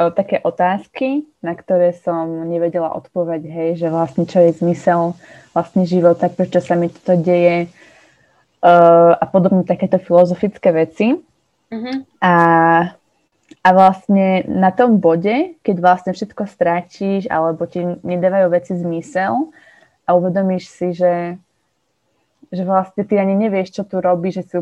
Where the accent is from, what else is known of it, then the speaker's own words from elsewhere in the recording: Košice, Košice Region, Slovakia; a som z Košíc